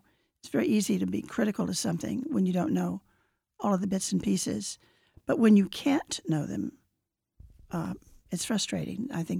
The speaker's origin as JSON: {"language": "English", "town": "Wichita", "region": "Kansas", "country": "United States", "said": "I'm from Wichita, Kansas."}